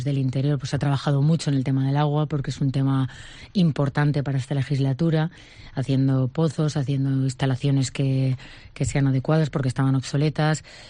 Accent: Castellón, Valencian Community, Spain; soy de Castellón, llevo viviendo toda la vida en Castellón

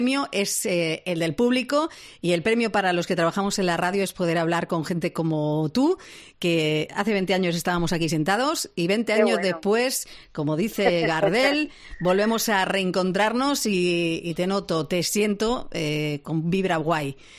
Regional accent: Barcelona, Catalonia, Spain; born there; also born or lived in Cádiz; yo soy fabricada en Cádiz, pero nací en Barcelona.

